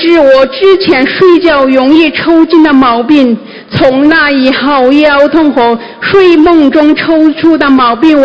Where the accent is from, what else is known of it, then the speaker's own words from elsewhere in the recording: Hong Kong; 大家好，我来自香港